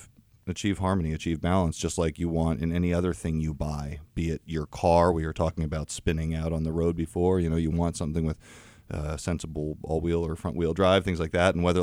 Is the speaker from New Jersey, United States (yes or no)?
yes; New Jersey, United States; I think, I'm from New Jersey, yeah, originally, and so don't hold that against me.